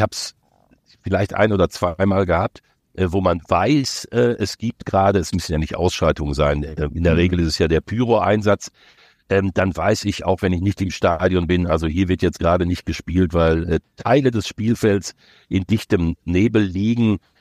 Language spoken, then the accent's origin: German; North Rhine-Westphalia, Germany; Ich bin ja groß geworden in der Nähe von Dortmund